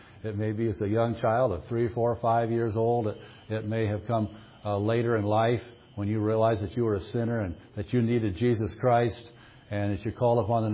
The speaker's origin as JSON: {"language": "English", "region": "Iowa", "country": "United States", "tie": "born or raised there", "said": "I want to share briefly a burden that I have for my home state of Iowa."}